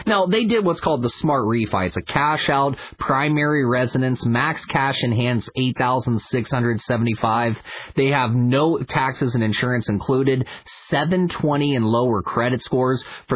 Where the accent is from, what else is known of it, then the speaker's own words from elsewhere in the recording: West Virginia, United States; I'm originally from West Virginia. I used to listen to WMAL growing up, so this one means a lot.